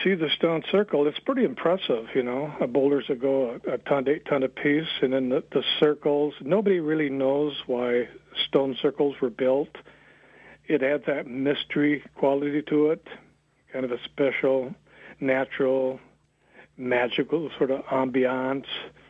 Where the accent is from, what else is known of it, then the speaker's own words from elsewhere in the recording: Marion, Michigan, United States; I was born in Cadillac, but I was raised in a little town of about 800 people south of Cadillac, southeast of Cadillac, called Marion.